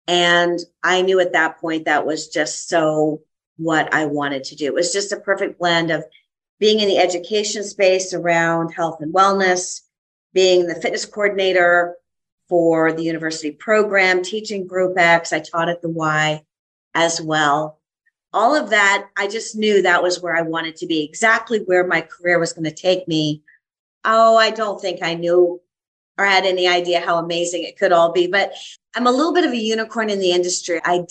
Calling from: South Carolina, United States; Upstate South Carolina.

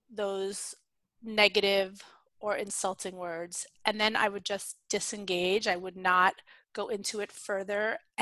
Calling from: Northampton, Massachusetts, United States; So I'm in Northampton, Massachusetts, which is in Western Mass, right by Smith College.

